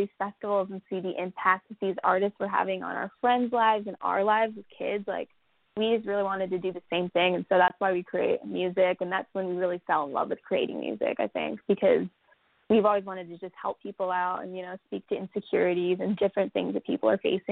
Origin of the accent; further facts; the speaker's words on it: Riverside, California, United States; Yeah, it's crazy because our parents, we grew up in Riverside, California, and so our parents they always took us to Christian music festivals growing up just on the coast.